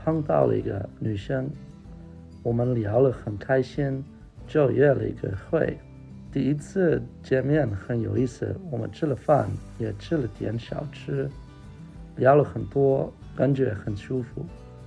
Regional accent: Netherlands; Chinese is a second language; 我来自荷兰。我之前在中国杭州交换过，那时候我开始学中文

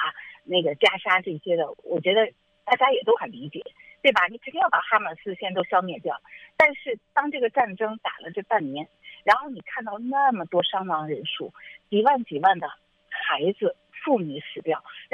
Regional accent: China; 就像当年我们在是从大陆来的，我们都经历过六四的这个学潮。

